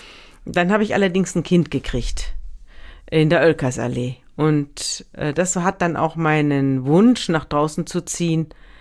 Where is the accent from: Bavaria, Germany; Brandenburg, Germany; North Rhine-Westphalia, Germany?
North Rhine-Westphalia, Germany; Munich; now in Hamburg, Germany; Ich komme ja aus München. Und es gibt einen Grund, warum ich aus München weggezogen bin und warum ich in Hamburg lebe.